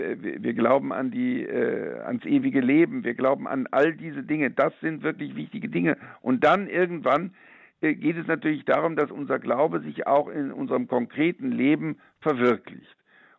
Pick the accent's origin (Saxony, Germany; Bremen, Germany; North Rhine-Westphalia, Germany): North Rhine-Westphalia, Germany; Bonn; Ich bin Bonner halt.